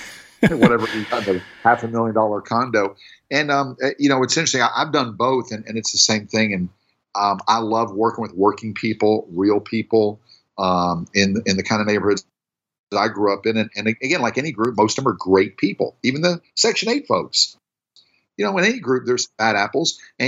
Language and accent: English; Tennessee, United States; You know, I grew up in Tennessee, so $40,000 to me was like a mansion, you know, growing up.